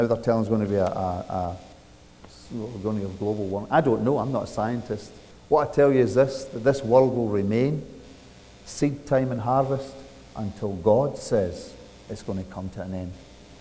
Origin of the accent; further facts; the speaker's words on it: Scotland, United Kingdom; The old Scottish lady, I'm sure every culture has claimed her as their own, but I'm Scottish, so I'll claim the old Scottish lady as my own.